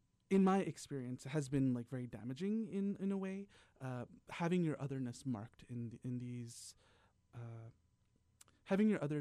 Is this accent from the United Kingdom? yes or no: yes; London, United Kingdom; born there; I was born in London.